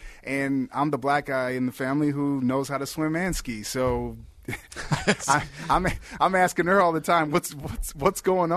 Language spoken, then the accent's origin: English; South Barrington, Illinois, United States; I mean, I grew up in South Barrington. There was the South Barrington Club, which was, you know, down the street.